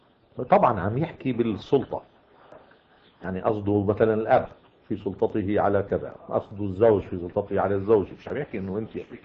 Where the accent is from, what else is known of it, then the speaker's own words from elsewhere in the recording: Lebanon; دعا لبرلمان عندنا بلبنان